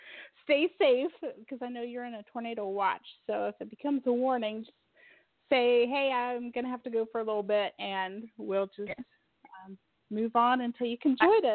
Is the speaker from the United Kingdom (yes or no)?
no; Colorado, United States; I grew up in Colorado when I was really young.